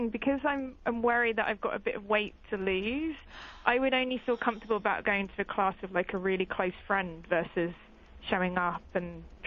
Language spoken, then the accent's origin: English; Brighton, South East England, United Kingdom; Brighton.